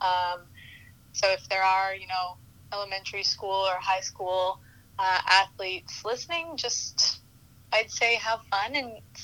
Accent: Cobourg, Ontario, Canada; growing up in Cobourg, had a great experience with running.

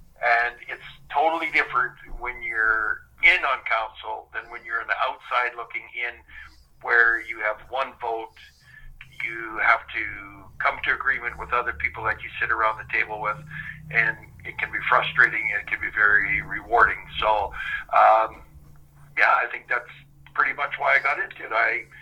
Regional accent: Saskatoon, Saskatchewan, Canada; I grew up in Saskatchewan and Saskatoon.

